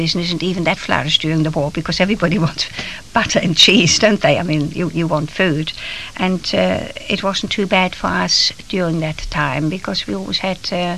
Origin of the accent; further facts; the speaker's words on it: Germany; also born or lived in Switzerland; I grew up in Germany. You see, I was born near the Lithuanian border, and I didn't go back to Switzerland until after I was a refugee, you know, in front of the Russians.